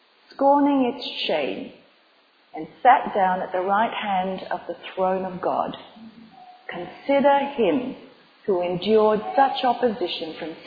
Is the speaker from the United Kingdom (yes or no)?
no; Melbourne, Victoria, Australia; So Victoria is the state where Melbourne is the city in the southwest. So Melbourne's where we come from.